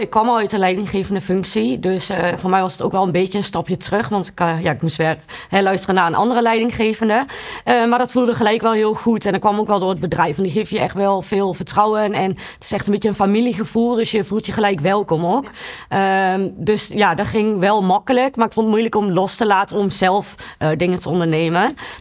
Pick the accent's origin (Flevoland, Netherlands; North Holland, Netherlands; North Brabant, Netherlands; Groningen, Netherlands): North Brabant, Netherlands; Veldhoven; ik ben 32 jaar. Ik kom uit Veldhoven